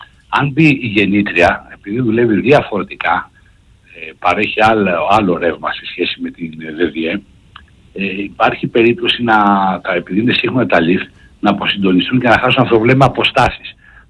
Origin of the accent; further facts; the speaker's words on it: Athens, Attica, Greece; επειδή εγώ κατάγομαι και από Αθήνα, είμαι Αθηναίος